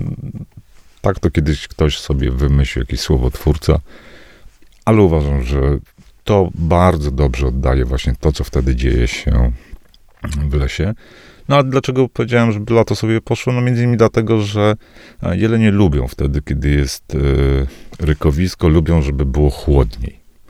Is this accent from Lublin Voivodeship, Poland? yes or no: no; Podlaskie Voivodeship, Poland; born there; ja się urodziłem w specyficznym miejscu. To taki mały instytut zagubiony gdzieś wśród mokradeł biebrzańskich.